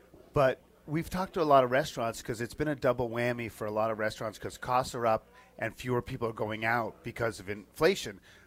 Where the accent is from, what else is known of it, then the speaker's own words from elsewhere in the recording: Boston, Massachusetts, United States; now in Connecticut, United States; I grew up in Boston, in the Boston area, but I lived in Connecticut twice, back from 98 to 07, and then we moved back in late 18.